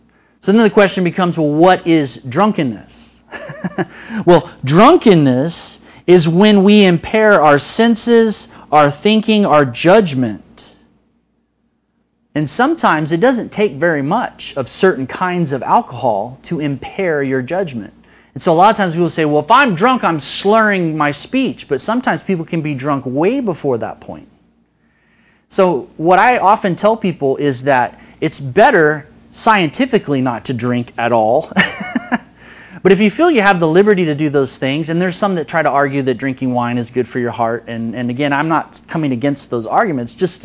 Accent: Austin, Texas, United States; I grew up in Austin. And for some of you that maybe aren't familiar with Austin, Austin is kind of a weird place.

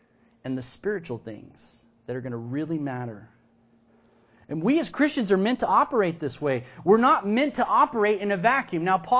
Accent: Texas, United States; something that should make all of us as Texans proud.

